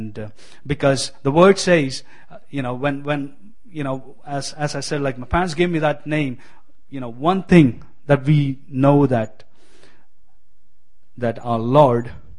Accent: Kerala, India; I was born and brought up in India, as you all can see it. being more specifically, I'm from, I don't know if you know it, I'm from the southernmost state of India. It's called Kerala.

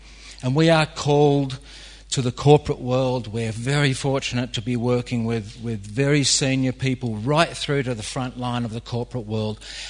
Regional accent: Australia; now in United Kingdom; So I'm this Aussie that's walking up and down

